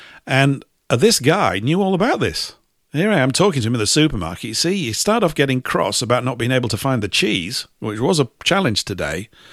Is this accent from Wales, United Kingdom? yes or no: no; Leeds, Yorkshire and the Humber, United Kingdom; something that came from my hometown, I think from Leeds